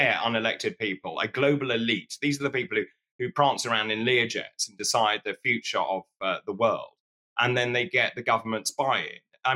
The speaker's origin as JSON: {"language": "English", "region": "East of England", "country": "United Kingdom", "tie": "born or raised there", "said": "I grew up in Suffolk near Sizewell."}